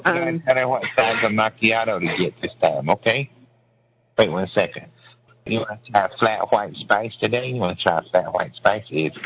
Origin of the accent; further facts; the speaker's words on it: Canada; I'm Canadian.